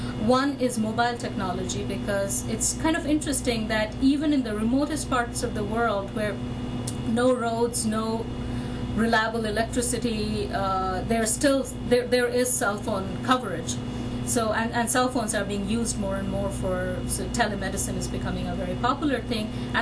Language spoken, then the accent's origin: English; India; moved away as an adult; I grew up in India and I studied there until I had my PhD and then I came to this country.